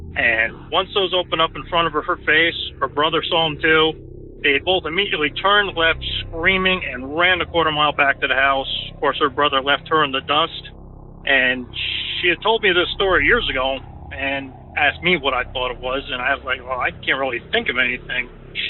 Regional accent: New York, United States; now in Connecticut, United States; I currently live in Connecticut. I grew up in New York, as did my wife, and this is actually her story.

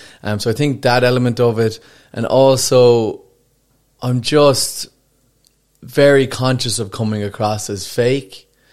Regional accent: Ireland; I think being Irish, we're humbled very quickly by our own people.

